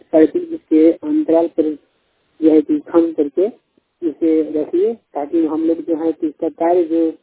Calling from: Garhwa, Jharkhand, India; गढ़वा झारखंड से बोल रहा हूँ।

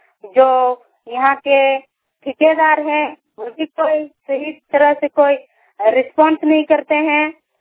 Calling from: Jamshedpur, Jharkhand, India; जिला पूर्वी सिंहभूम जमशेदपुर प्रखंड से बोल रही हूँ।

